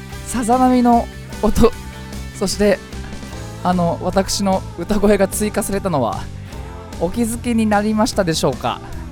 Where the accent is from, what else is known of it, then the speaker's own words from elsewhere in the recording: Fujisawa, Kanagawa, Japan; 藤沢出身の俳優タレントとして活動する私